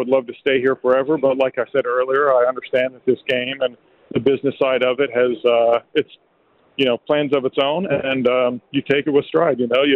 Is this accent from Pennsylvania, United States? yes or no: yes; Pennsylvania, United States; born or raised there; now in Arlington, United States